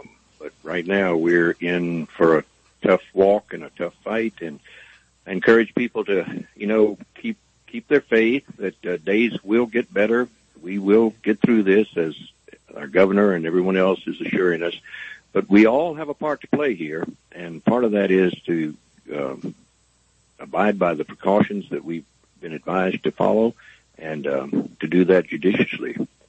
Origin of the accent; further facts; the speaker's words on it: Opelousas, Louisiana, United States; I do know that Paul in Opelousas is speaking from my hometown, and there's some beautiful churches in that community and some beautiful people there, and I wish them well.